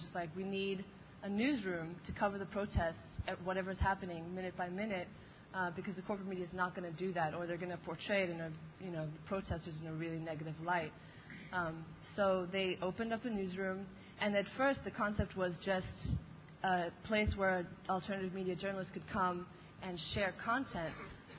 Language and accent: English; New York City, New York, United States; I'm from New York City, sort of.